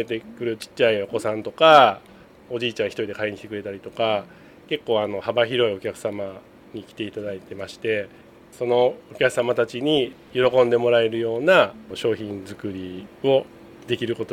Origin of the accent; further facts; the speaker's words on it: Ehime, Japan; ここに来る前は僕の地元の出身の愛媛県でパン屋を、そこもあの夫婦でやってました。